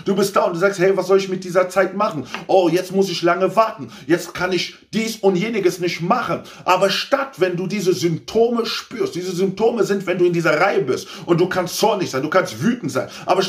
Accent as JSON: {"language": "German", "town": "Cologne", "region": "North Rhine-Westphalia", "country": "Germany", "said": "So, du gehst zur Post hier in Köln, wir sind Kölner"}